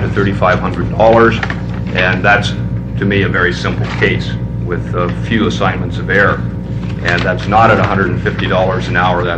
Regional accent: Beaverton, Oregon, United States; I guess I'm from the hinterland since I'm from Beaverton

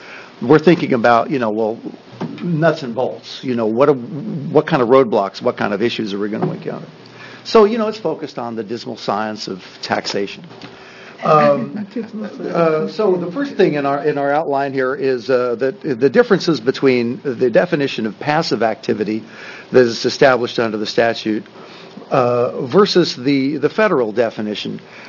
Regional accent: Happy Valley, Oregon, United States; I'm a CPA from Happy Valley, Oregon

